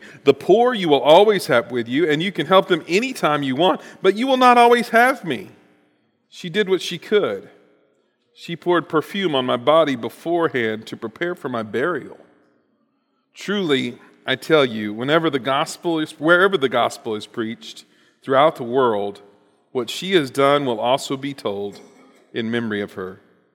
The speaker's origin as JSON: {"language": "English", "region": "Texas", "country": "United States", "tie": "born or raised there", "said": "I grew up in South Texas."}